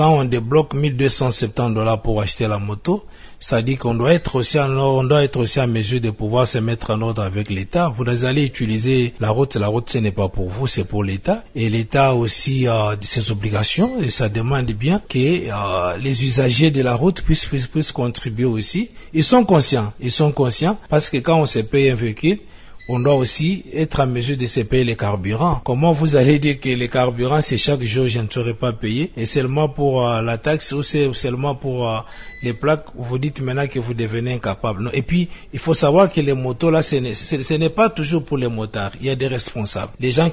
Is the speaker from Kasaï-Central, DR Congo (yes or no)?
yes; Kasaï-Central, DR Congo; Nous avons les problèmes de la culture fiscale chez nous au Kasaï central.